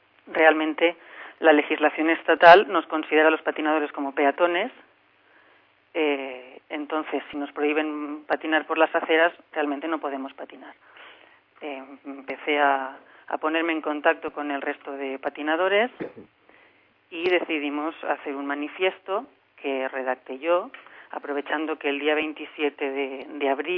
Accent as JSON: {"language": "Spanish", "town": "Valencia", "region": "Valencian Community", "country": "Spain", "said": "soy de Valencia."}